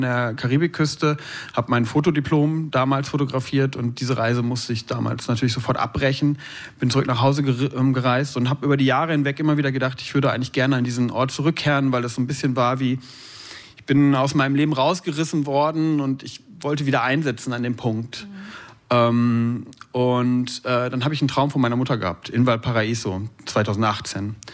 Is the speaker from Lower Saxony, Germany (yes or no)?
no; Herne, North Rhine-Westphalia, Germany; Ich bin 1979 in Herne im Ruhrgebiet aufgewachsen.